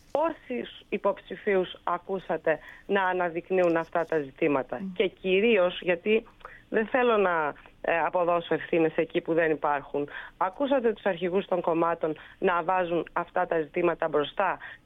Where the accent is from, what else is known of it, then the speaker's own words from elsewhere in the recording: Volos, Thessaly, Greece; Εγώ είμαι από τη Θεσσαλία, είμαι από το Βόλο.